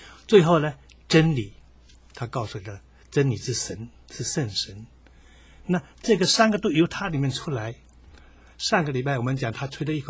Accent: China; 我们中国人有一个那个第一人称、第二人称、第三人称嘛

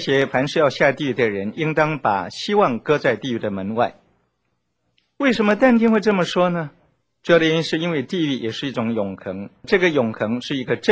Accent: China; 跟我们中国人的人生观做一个简单的比较

